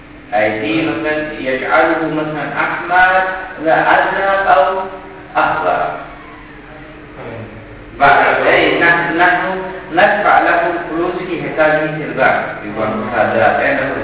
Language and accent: Arabic; Iran; مجاني أفضل من إحنا نحن من إيران أفضل لا نستطيع نسمع هذا آيدي